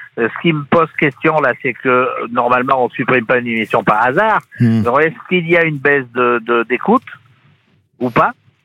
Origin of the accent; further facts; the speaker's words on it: Chamalières, Auvergne-Rhône-Alpes, France; Je suis de Chamalières, dans le Puy-de-Dôme.